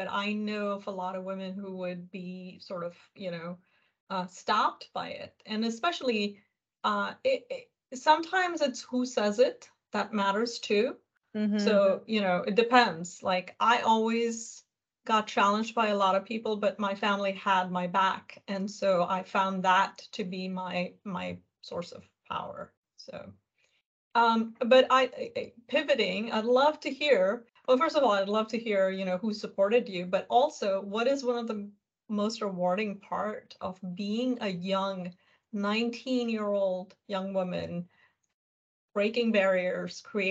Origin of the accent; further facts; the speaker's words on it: India; you can tell I'm Indian